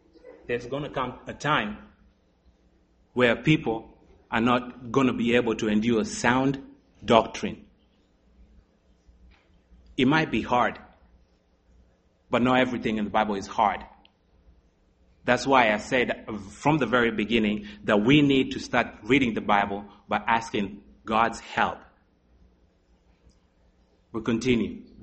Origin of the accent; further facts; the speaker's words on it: Kenya; born there; I was born in Kenya.